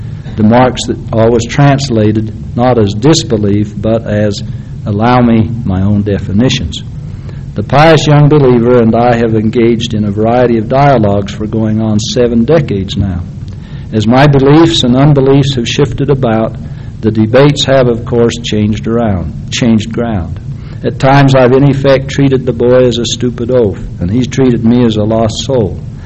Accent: American Fork, Utah, United States; I can remember feeling scared to walk too close to the one non-Mormon church in my hometown, American Fork.

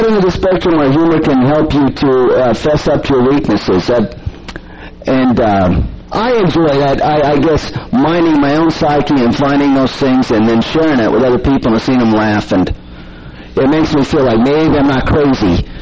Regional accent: Utah, United States; the moment they find out, they see in my bio, I'm from Utah, it just comes.

